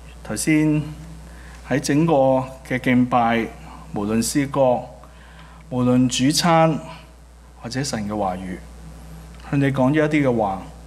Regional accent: Mong Kok, Hong Kong; 我在即旺角長大

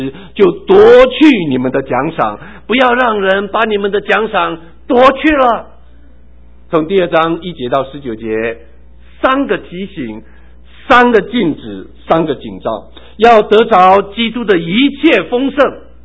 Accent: China; 那我如果今天用我们中国人的文化里面，在过去这几十年比较可以跟这个字来做一点连结的

